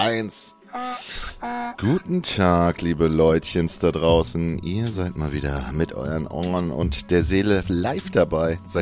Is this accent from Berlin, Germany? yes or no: no; Neubrandenburg, Mecklenburg-Vorpommern, Germany; born there; weil ich bin ja gebürtiger Neubrandenburger